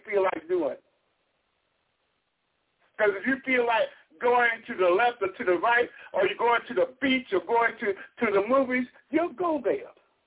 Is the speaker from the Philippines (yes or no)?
no; Missouri, United States; Again, I'm from Missouri. You show me.